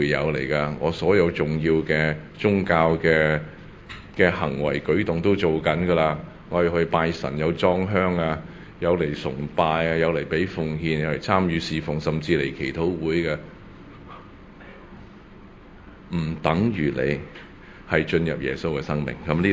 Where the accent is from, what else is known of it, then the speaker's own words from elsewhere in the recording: China; 喺我中國人嘅文化裏邊咧，邊個敢話自己冇父母噶？